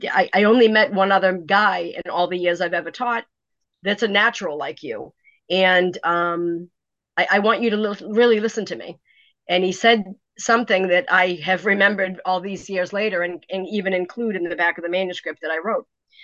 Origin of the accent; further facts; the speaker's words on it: Walpole, Massachusetts, United States; growing up in Walpole, Mass, which is 18 miles south of Boston.